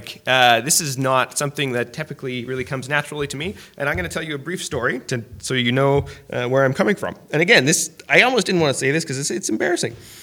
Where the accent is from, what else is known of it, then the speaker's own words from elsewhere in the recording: Timmins, Ontario, Canada; I'm from Timmins, and I don't really care much for introductions that much.